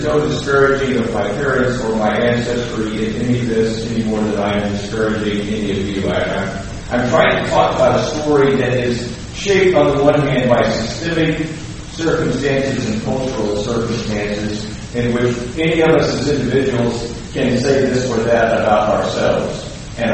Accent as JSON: {"language": "English", "town": "Roseburg", "region": "Oregon", "country": "United States", "tie": "born or raised there", "said": "let me back up and go to Roseburg, Oregon, where I was raised. I was born there."}